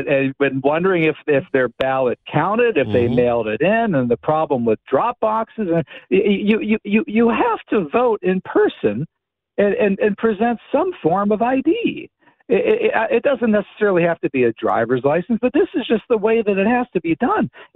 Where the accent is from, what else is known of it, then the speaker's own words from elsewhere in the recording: Pennsylvania, United States; I went to bed that night, November 2020, with Donald Trump up by 500,000 votes in my home state.